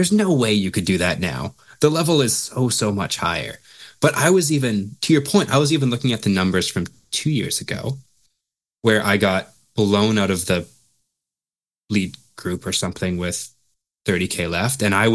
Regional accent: Brandon, Manitoba, Canada; I was born in Brandon, Manitoba, and then I lived there until I went to school at 18.

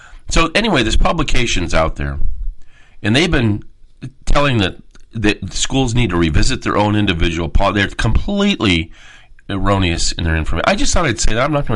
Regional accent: San Diego, California, United States; I grew up around El Toro Marine Base and the LTA in Camp Pendleton, San Diego, as a kid growing up.

